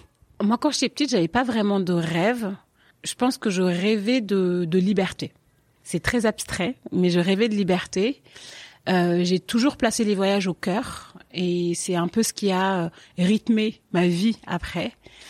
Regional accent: Paris, Île-de-France, France; also born or lived in Senegal / Marne-la-Vallée; j'ai 31 ans, je suis née à Paris et mon enfant je l'ai un peu passé un peu à Paris, un peu au Sénégal, un peu en banlieue parisienne, dans le 77, à Marne-la-Vallée.

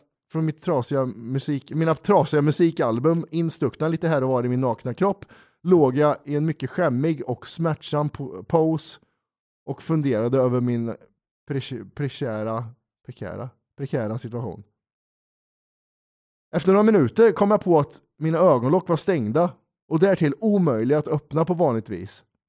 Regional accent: Åland, Finland; När jag växte upp på Åland så brukar jag och mina kompisar dricka

